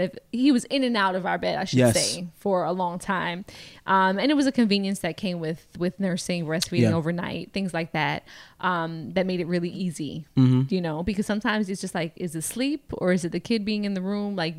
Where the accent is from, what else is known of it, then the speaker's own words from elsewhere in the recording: Brooklyn, New York, United States; I'm 32 from Brooklyn.